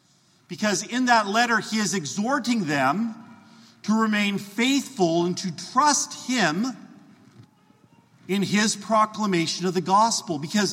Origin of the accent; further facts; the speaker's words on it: Idaho, United States; When I was growing up in Idaho, I was on a farm